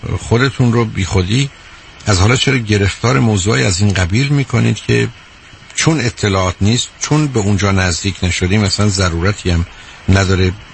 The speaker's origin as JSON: {"language": "Persian", "country": "Iran", "moved": "as an adult", "lives_now": "United States", "said": "من 2 سال قبل از انقلاب، چون از نظر من انقلاب حتمی و قطعی بود، از ایران آمدم و هرگز امکان نداشت یک صدم من بگم من بیشتر عمرم رو، یعنی 40 سالم رو من تو امریکا گذروندم و در ایران 30 سال بودم."}